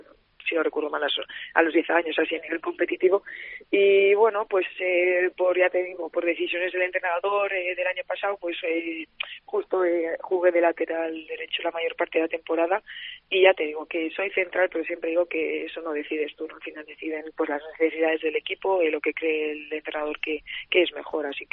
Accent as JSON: {"language": "Spanish", "town": "Porrera", "region": "Catalonia", "country": "Spain", "said": "Soy de Porrera, del Priorat. Mi padre es de Falset, pero yo soy de Porrera."}